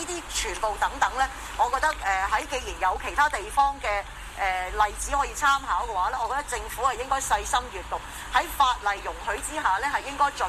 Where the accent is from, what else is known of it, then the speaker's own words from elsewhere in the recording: Hong Kong; 作為香港人